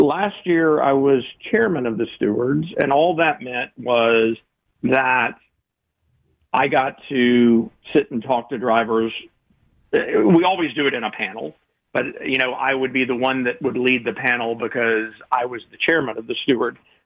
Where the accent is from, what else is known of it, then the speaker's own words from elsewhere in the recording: Houston, Texas, United States; you know, I grew up in Houston, and I raced a little bit with Bo's dad, Joe.